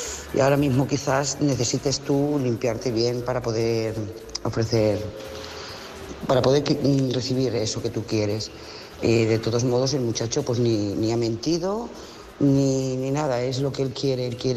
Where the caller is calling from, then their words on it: Lloret de Mar, Catalonia, Spain; de Lloret de Mar.